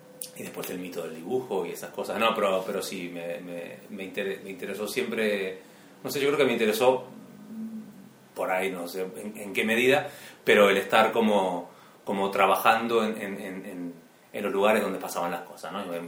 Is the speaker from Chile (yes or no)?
no; Durazno, Uruguay; De Uruguay, sí, el centro mismo, Durazno, traducido melocotón.